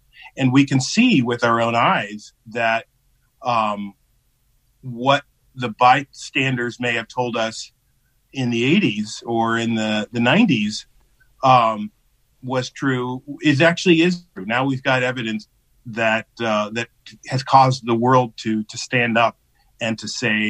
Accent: Orangevale, California, United States; as a kid growing up in Orangevale, I was one of very few Black people out there.

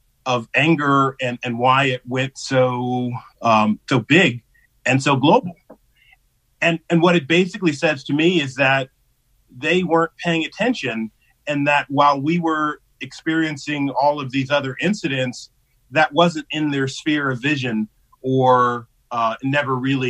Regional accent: Orangevale, California, United States; as a kid growing up in Orangevale, I was one of very few Black people out there.

